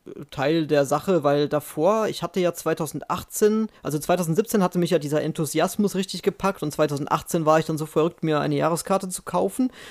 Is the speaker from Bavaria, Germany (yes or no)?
no; Rhineland-Palatinate, Germany; ich komme ja aus Rheinland-Pfalz ursprünglich